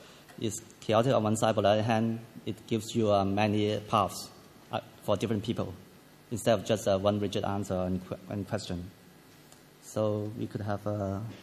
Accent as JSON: {"language": "English", "country": "Hong Kong", "tie": "born or raised there", "said": "I'm from Hong Kong. I always tell people that I'm totally 100%. I was born there. Work there, study there, and teach there, and now I have my practice there."}